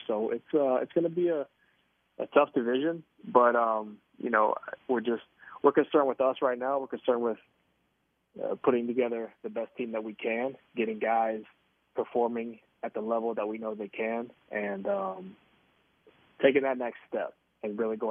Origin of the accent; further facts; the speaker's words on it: North Carolina, United States; I grew up on Tobacco Road. I grew up an ACC fan